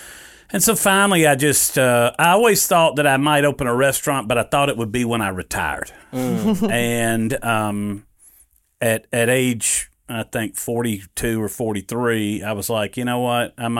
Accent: Nashville, Tennessee, United States; I was born and raised in Nashville. My family's all from West Tennessee.

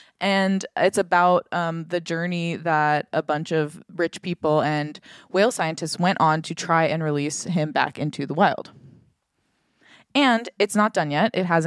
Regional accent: California, United States; We're from California.

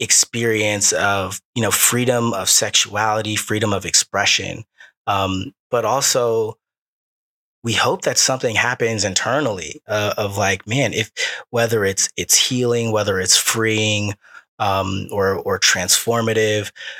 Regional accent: Los Angeles, California, United States; And I grew up in Los Angeles, so I want the makeup of the play to look like the makeup of Los Angeles

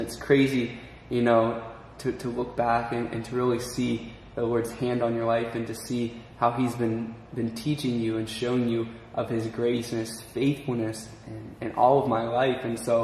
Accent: Fredericktown, Pennsylvania, United States; So I grew up in Calvary Chapel, Fredericktown, which is about 45 minutes south of Calvary Chapel, South Pittsburgh. And that's where I grew up as a kid.

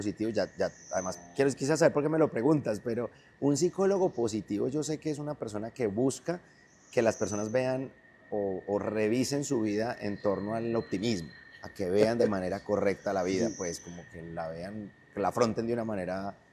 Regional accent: Eje Cafetero, Colombia; born there; Como te dije, muy cerca de acá de Ibagué, relativamente cerca. Yo nací en el Eje Cafetero de Colombia.

